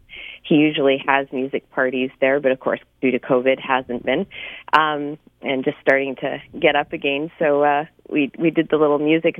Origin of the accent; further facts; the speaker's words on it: Vernon, British Columbia, Canada; also born or lived in Cloverdale; I was born in Cloverdale, B.C., but I was raised on a farm in, actually in Coldstream in Vernon in the Okanagan, till I was about 16, and then moved back down here. So that's my country girl farm heritage.